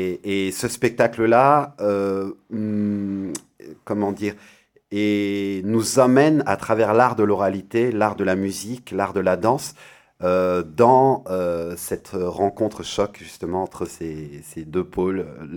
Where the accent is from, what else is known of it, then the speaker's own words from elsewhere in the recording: Paris, Île-de-France, France; Moi, je suis né à Paris. J'ai grandi à Paris. Ma culture, essentiellement culture de banlieue, en fait.